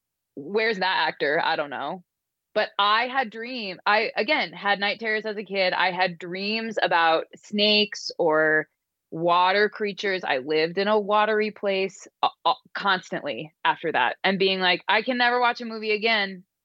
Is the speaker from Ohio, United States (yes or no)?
no; Chesapeake Beach, Maryland, United States; I grew up in Chesapeake Beach.